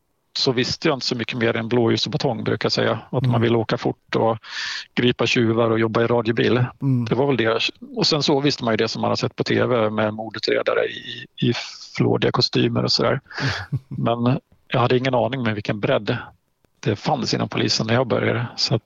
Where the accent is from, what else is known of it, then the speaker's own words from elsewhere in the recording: Halland County, Sweden; now in Östersund, Sweden; jag är en hallänning i grund och botten, född och uppvuxen på västkusten. Och jag hamnade här för kärlekens skull